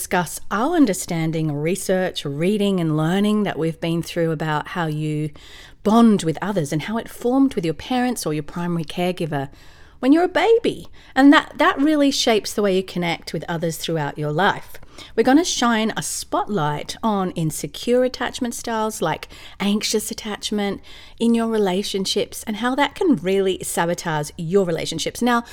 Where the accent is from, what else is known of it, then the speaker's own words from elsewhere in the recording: Australia; also born or lived in London / California; now in Atlanta, United States; artist, educator, and entrepreneur who's danced through life in Australia, London, and California. Now I'm an Aussie in Atlanta, Georgia, USA.